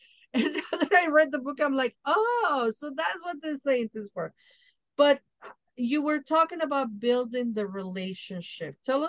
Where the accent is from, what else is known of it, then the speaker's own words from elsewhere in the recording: Mexico City, Mexico; I'm from Mexico City. We work with what we have, which is the city, you know, the toxicity of the city, the dirt, the panteones